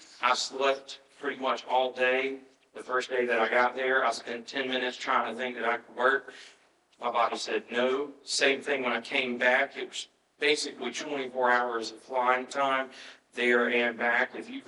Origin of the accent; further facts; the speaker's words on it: United States; now in Japan; And as an American in Japan, I will say that there is still racism alive and well in Japan.